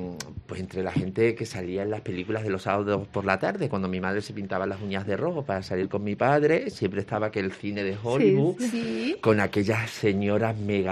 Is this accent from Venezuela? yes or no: no; Badajoz, Extremadura, Spain; Nosotros somos de aquí de Badajoz, pero mi madre es de pueblo.